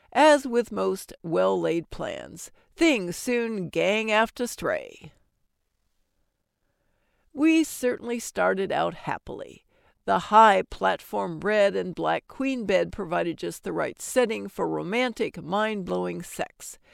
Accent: Fort Worth, Texas, United States; now in Austin, United States; We were on a romantic trip to meet halfway between his town of residence and mine in Austin. My hometown of Fort Worth, Texas, happens to be halfway.

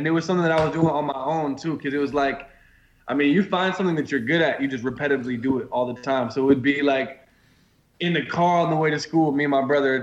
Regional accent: Peachtree City, Georgia, United States; I've grown up in Peachtree City ever since I was about like 6 years old.

